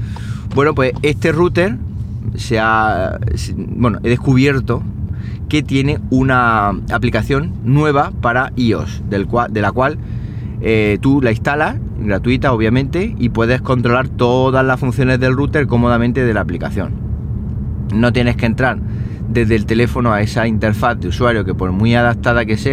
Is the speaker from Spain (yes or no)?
yes; Siles, Andalusia, Spain; este fin de semana he estado en Siles en mi pueblo. Siles es un pueblo de Jaén, un pueblo que está muy, muy bonito. O sea, no es porque yo sea de allí, que también, pero es un pueblo que está metido entre montañas.